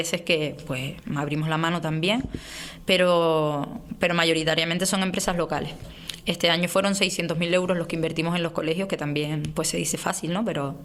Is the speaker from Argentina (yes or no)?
no; Pinolere, Canary Islands, Spain; yo llevo los barrios de Barroso, Colombo y Pinolere, pero yo soy de Pinolere.